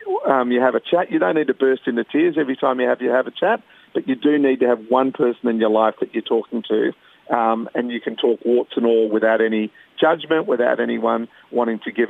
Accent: Australia; 80%, I reckon, of being an Aussie bloke is really cool.

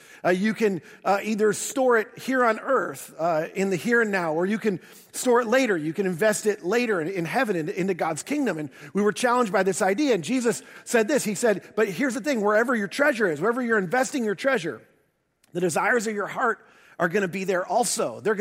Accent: the North, United States; I mean, I'm a transplant to the South. I grew up in the North. I've lived here longer than I have anywhere else.

